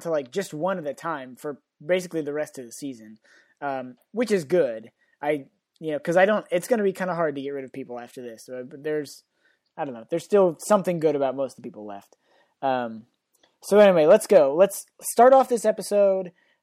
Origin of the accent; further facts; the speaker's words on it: San Francisco, California, United States; Grant is from my hometown, San Francisco.